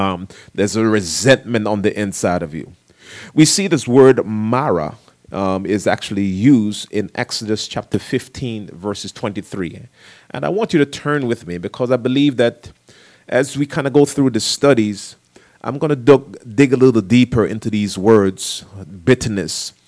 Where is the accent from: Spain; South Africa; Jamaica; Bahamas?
Jamaica; Growing up in Jamaica, where you hear the tambourine and the old mothers is just going off in the tambourine.